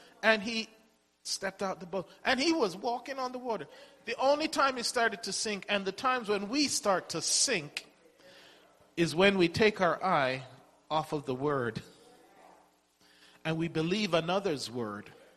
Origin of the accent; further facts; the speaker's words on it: England, United Kingdom; I have a good friend that I grew up with and in England.